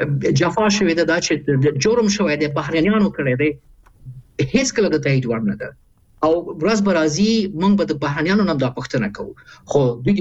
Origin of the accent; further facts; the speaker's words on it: Kabul, Afghanistan; زه دغه درې ولایاتو چې نومونه اخلم دغې نه یم، زه د کابل یم